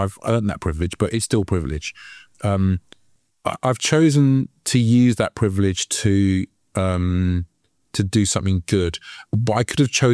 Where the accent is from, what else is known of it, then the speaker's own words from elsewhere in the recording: London, United Kingdom; I grew up in West London, and it was a multicultural area.